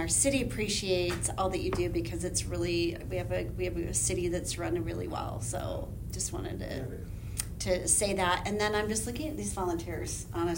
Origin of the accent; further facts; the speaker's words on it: Bountiful, Utah, United States; now in North Salt Lake, United States; So this is where I grew up in Bountiful, but I've raised all my kids in North Salt Lake.